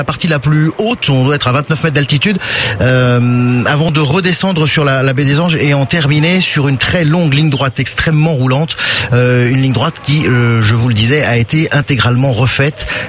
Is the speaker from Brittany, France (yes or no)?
no; Hauts-de-France, France; Moi je suis du Nord.